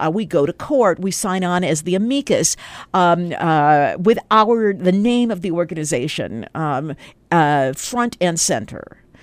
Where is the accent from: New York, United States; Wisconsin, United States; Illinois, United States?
Wisconsin, United States; Milwaukee; when I grew up in Milwaukee, every year there was a communal event called, it was the Warsaw Ghetto Memorial Program